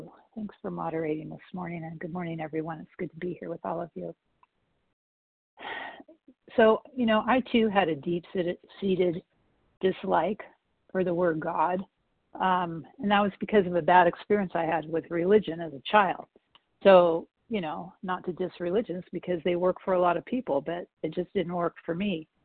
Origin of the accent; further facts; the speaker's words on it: California, United States; Oh, I'm from California.